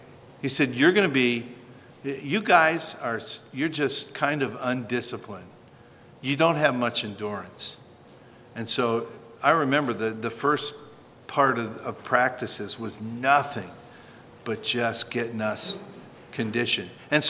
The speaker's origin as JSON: {"language": "English", "region": "Wisconsin", "country": "United States", "tie": "born or raised there", "said": "where I grew up in German-Polish land of Wisconsin, you're either Catholic or Lutheran, or a few Baptists."}